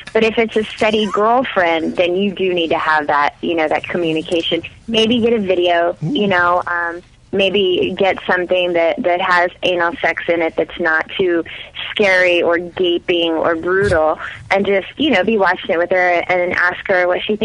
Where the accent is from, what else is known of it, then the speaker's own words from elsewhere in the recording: Texas, United States; now in Los Angeles, United States; When I came out here to LA, I'm actually from Texas.